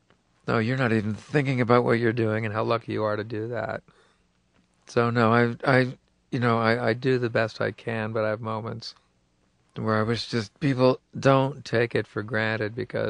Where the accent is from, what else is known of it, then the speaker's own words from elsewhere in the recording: Princeton, New Jersey, United States; I mean, I'm a preppy from Princeton